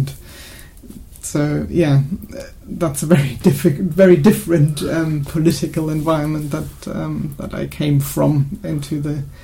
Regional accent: Venezuela; now in Germany; I think I came from Venezuela, where obviously I hadn't been sort of part of the day-to-day German politics

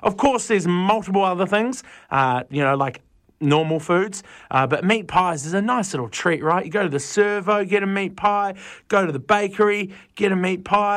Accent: New Zealand; I'm a Kiwi

